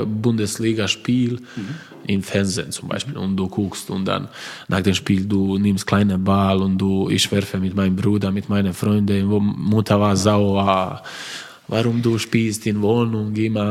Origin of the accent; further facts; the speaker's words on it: Croatia; German is a second language; ich sage, ich bin stolz, weil ich bin Kroate.